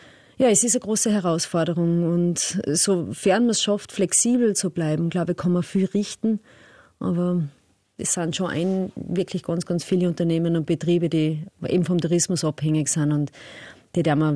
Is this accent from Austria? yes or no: yes; Abtenau, Salzburg, Austria; Also ich habe schon zu dorthin, wo ich aufgewachsen bin.